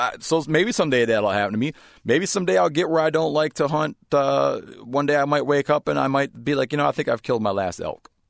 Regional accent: Michigan, United States; When I was growing up, I grew up in Michigan.

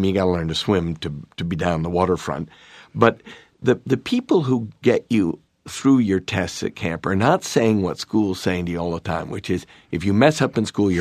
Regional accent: Northeast, United States; I am from the Northeast

